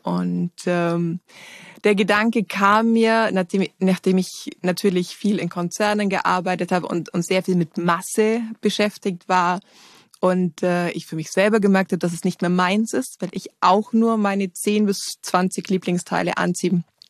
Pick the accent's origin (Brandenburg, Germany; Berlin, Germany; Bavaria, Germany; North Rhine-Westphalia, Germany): Bavaria, Germany; Ich lebe, wie gesagt, im Allgäu, bin wieder in meinen Heimatort zurückgezogen, nachdem ich viele Jahre weg war. Und ja, ich bin kurz vor Corona wieder nach Hause gekommen